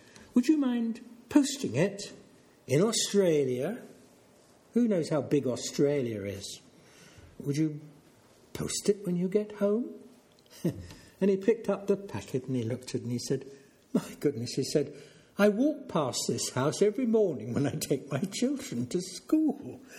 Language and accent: English; Ramelton, County Donegal, Ireland; Oh, I come from Remelton.